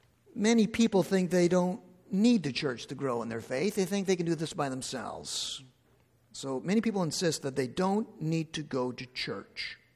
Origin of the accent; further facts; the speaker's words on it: Blythe, Ontario, Canada; As many of you know, I grew up in Blythe, Ontario. Grew up on a farm. We were a farm family.